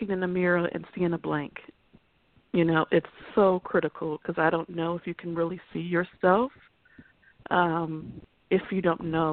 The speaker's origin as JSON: {"language": "English", "region": "Indiana", "country": "United States", "said": "Well, I hail from Northwest Indiana"}